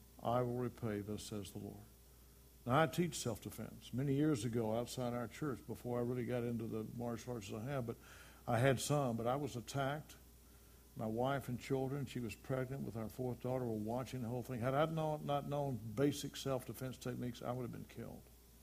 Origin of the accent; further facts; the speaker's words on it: the South, United States; born and raised in the South, when I came up, all my friends, we had a shotgun in one hand, a fishing rod in the other hand